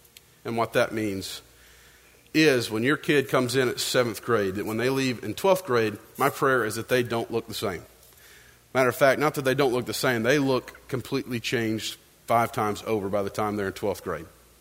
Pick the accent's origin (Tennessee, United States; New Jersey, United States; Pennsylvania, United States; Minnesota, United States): Tennessee, United States; everyone knows I'm from East Tennessee.